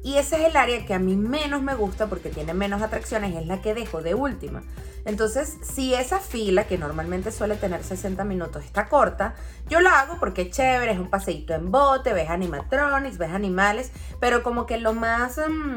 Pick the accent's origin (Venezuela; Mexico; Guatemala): Venezuela; uno como venezolano lo tiene como que súper encasillado con La Roca